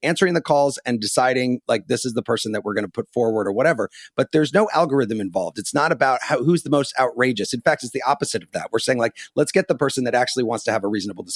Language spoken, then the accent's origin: English; Illinois, United States; Look, I grew up in Illinois where every show is like, that's 9, 8 Central on CBS.